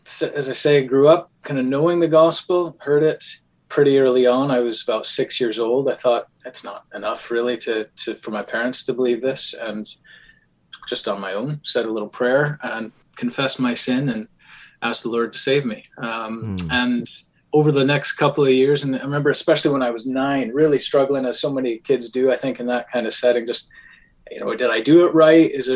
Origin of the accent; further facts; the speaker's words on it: Wisconsin, United States; born there; originally born in Wisconsin. But as a good pastor's kid that I was, we moved around a lot.